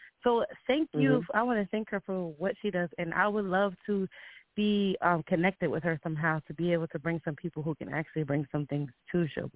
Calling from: Atlantic City, New Jersey, United States; I'm calling from Atlantic City.

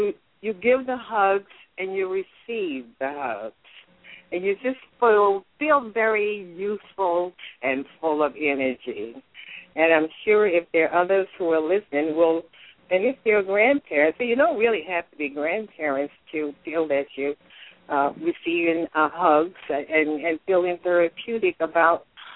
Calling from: Pennsylvania, United States; I'm calling from Pennsylvania.

